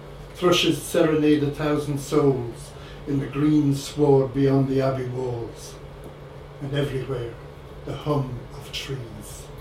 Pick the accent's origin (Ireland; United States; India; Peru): Ireland; Killachinney, Connacht; the same cottage as I was born and brought up in Killachinney near Knock in County Mayo